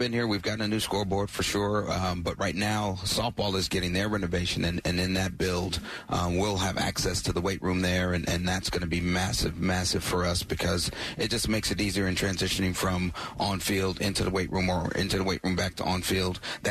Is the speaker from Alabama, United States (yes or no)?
yes; Alabama, United States; No doubt about it. I grew up in Alabama, but my dad has since moved down to Noonan.